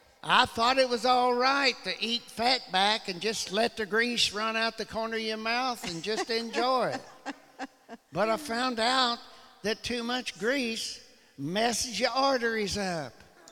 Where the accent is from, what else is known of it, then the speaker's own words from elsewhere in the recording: Alderson, West Virginia, United States; I grew up on the Greenbrier River in Alderson. And I never appreciated that river so much as till I'm turning 74.